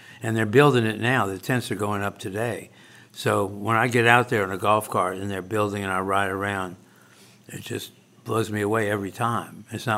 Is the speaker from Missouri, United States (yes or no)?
no; New Orleans, Louisiana, United States; Well, actually, I grew up with music in the house on the radio and stuff like that.